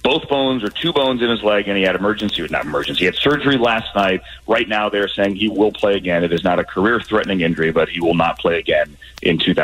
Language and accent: English; Washington, D.C. area, United States; So I grew up outside Washington, D.C.